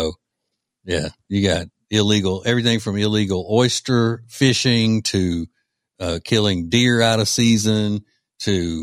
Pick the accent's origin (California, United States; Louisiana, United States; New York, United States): Louisiana, United States; So, Riggins, I know you you enjoy making sport of my home state of Louisiana and some of the wacky ways by which the people live in Louisiana.